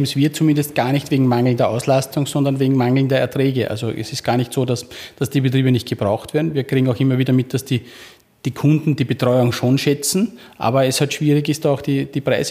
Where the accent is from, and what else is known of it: Austria